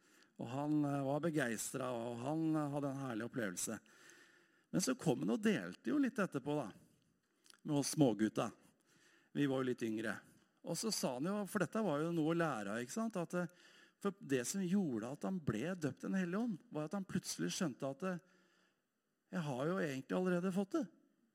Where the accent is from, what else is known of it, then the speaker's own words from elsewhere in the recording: Hamar, Innlandet, Norway; Når jeg var tenåring, jeg vokste opp I Philadelphia her på Hamar.